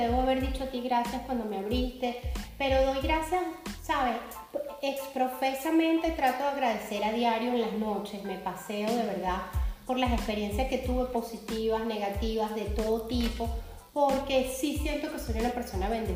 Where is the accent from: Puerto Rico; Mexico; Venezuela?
Venezuela; Caracas, Capital District; Yo soy de Caracas